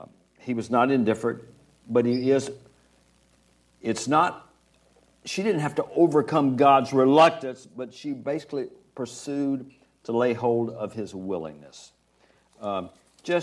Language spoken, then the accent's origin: English; Montgomery, Alabama, United States; And I was raised in Montgomery, Alabama, our high school.